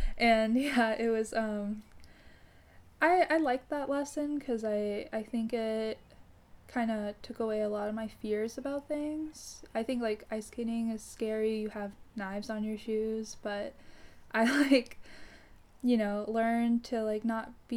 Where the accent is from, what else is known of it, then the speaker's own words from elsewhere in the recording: Houston, Texas, United States; I grew up in Houston, Texas. I kind of grew up as an only child, although I do have a half brother.